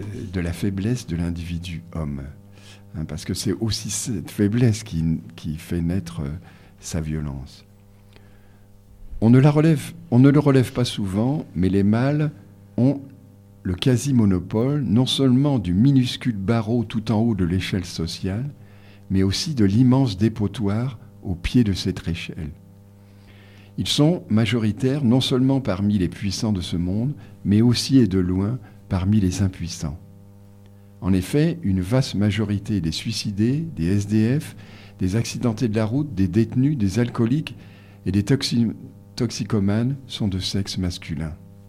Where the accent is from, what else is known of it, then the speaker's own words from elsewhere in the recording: Provence-Alpes-Côte d'Azur, France; entre Toulon et puis chez nous dans le Très-Haut Var et les Basses-Alpes